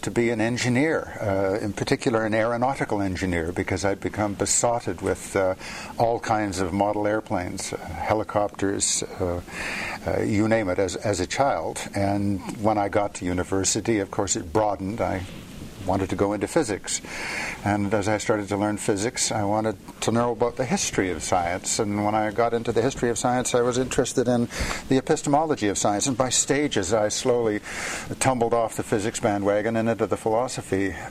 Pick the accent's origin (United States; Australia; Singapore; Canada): Canada; Vancouver, British Columbia; who started a boatworks building business in Vancouver when I was in grade school